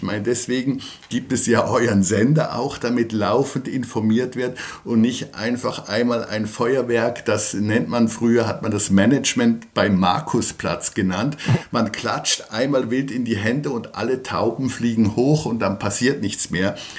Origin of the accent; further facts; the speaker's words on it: Switzerland; dass für mich als Schweizer ist das immer schwer auszuhalten.